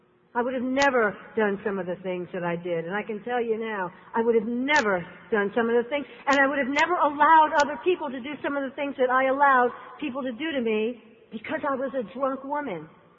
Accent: New York City, New York, United States; I grew up in the 60s. I'm a product of the 60s growing up in New York City where it was all about better living through chemistry.

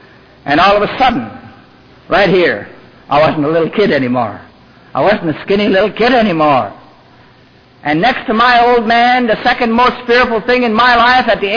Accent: Wisconsin, United States; Because once a year, I'm invited to speak in my hometown back in Wisconsin.

